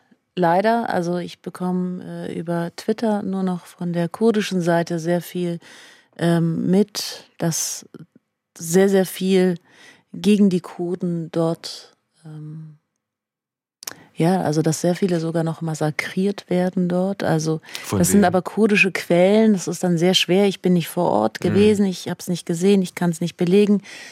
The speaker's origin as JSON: {"language": "German", "country": "Iran", "said": "dass das iranische System nicht akzeptiert, dass ich eine deutsche Staatsbürgerschaft habe. Das heißt, für sie bin ich Iranerin."}